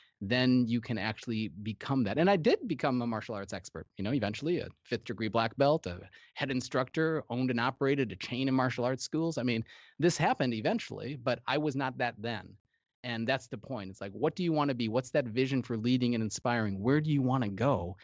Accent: United States; now in Australia; And actually, that's funny because I'm American. As you can, I'm living in Australia, so.

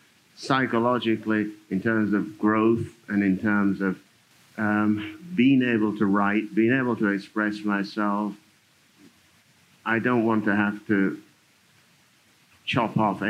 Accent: St. Kitts & Nevis; also born or lived in England; now in United Kingdom; All four of my grandparents are from St. Kitts. I was born in St. Kitts.

